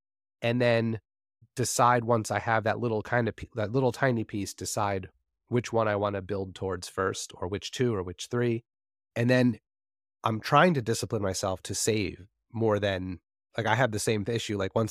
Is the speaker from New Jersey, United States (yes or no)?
yes; New Jersey, United States; And since I'm from New Jersey and I'm half Italian, I just figured I would read it with the accent.